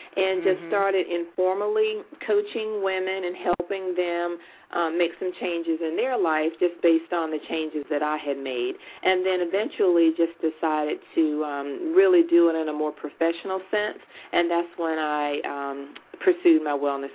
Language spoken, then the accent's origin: English; the South, United States; now in North Carolina, United States; I grew up in the South and still live in the South. I live in North Carolina, so, you know, we eat very well down here.